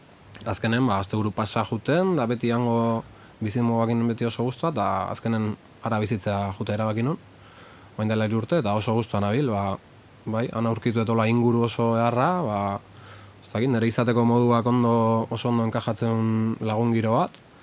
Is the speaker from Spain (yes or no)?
yes; Zarautz, Basque Country, Spain; born there; now in Zumarraga, Spain; Zarauztarra naiz, sortzez, eta azkenen urtetan Zumarran bizi naiz.